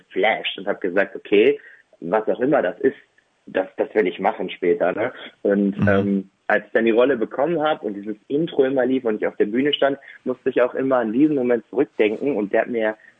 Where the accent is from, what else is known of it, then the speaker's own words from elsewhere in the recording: Bottrop, North Rhine-Westphalia, Germany; Ich habe seit meiner Geburt in Bottrop gelebt und dann habe ich hier zwei Stücke selber inszeniert, in meiner Heimatstadt dann auch aufgeführt.